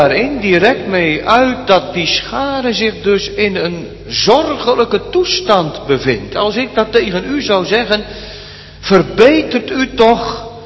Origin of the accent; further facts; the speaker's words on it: Urk, Flevoland, Netherlands; accent: Noords; now in Barendrecht, Netherlands; Ja, ik zeg, ik kom uit Urk. Ik heb inderdaad een Noords accent, maar ik woon hier al een jaar of 15, meer dan 15 jaar.